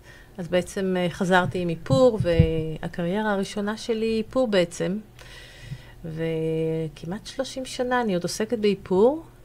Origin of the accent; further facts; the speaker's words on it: Krayot, Haifa District, Israel; also born or lived in United States; אני גדלתי בקריות וגרתי, אבל אחרי הצבא ישר פרסתי כנפיים ועברתי, טיילתי בעיקר.